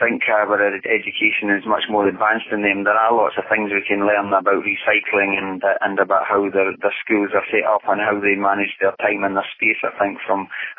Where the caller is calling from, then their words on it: Wales, United Kingdom; I'm actually phoning from Wales at the moment. I'm sitting in a car park overlooking the Welsh coast.